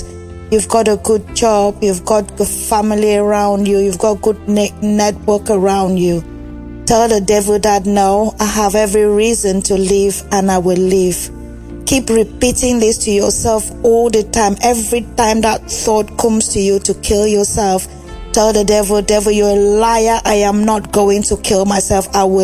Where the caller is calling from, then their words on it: England, United Kingdom; Good morning, DAB family. Then me. … I'm calling from England.